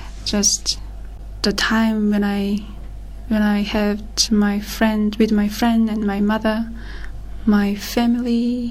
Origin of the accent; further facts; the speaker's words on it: South Korea; English is a second language; I'm from Korea. Of course, I really miss my home, as you expect.